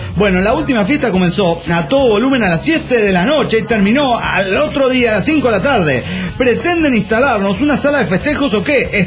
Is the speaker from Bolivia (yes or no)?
yes; Tarija, Bolivia; de Tarija, Bolivia.